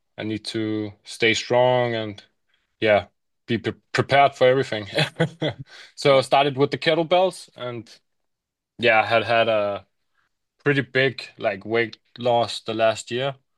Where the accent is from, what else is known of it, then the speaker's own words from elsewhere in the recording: Denmark; Yeah, I'm from Denmark, live in Copenhagen, near Copenhagen.